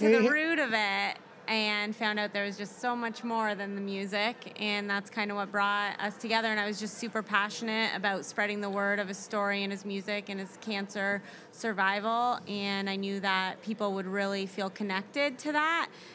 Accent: Toronto, Ontario, Canada; I'm from Toronto.

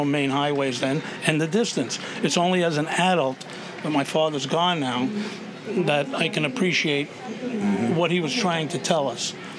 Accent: Bronx, New York, United States; And I grew up in the Bronx listening to the stories from my father.

